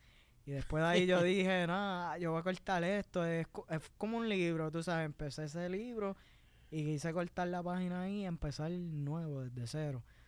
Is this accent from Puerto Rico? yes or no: yes; Añasco, Puerto Rico; Yo digo, yo soy de Añasco, de ahí... Siempre, siempre.